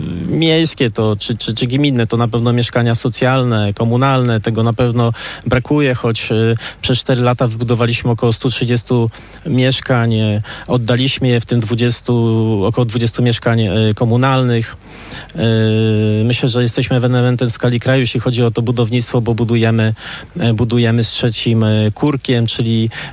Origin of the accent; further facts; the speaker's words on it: Łódź, Łódź Voivodeship, Poland; Ja ogólnie jestem łodzianinem, który na tym terenie jest już od ponad 11 lat. W powiecie poddębickim.